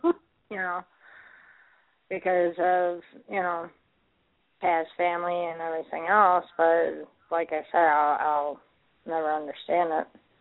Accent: Chicago, Illinois, United States; I'm from Chicago.

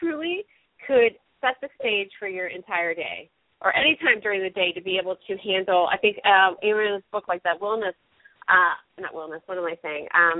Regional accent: Ohio, United States; I am born and raised in Ohio here. I am a Buckeye through and through

